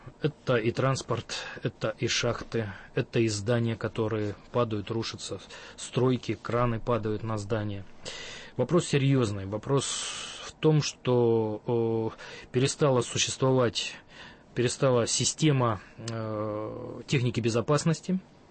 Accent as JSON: {"language": "Russian", "region": "Siberia", "country": "Russia", "said": "У меня на родине в Сибири"}